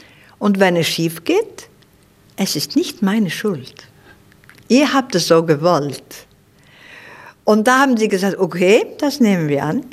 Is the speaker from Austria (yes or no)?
no; Seyðisfjörður, Eastern Region, Iceland; ob ich vielleicht meine Geschichte so aus meiner Kindheit in Seyðisfjörður erzähle